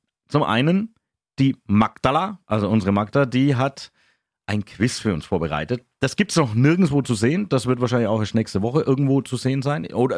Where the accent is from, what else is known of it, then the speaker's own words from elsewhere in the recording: Kronach, Bavaria, Germany; born there; Selbst ich als gebürtiger Kronacher, ich war zwar schon mal hier in einem Keller